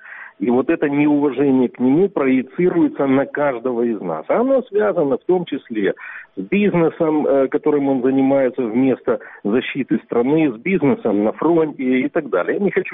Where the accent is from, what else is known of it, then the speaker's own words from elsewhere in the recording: Crimea, Ukraine; ну вот даже я, крымчанин, который ввязан в эту ситуацию, для которого это личная трагедия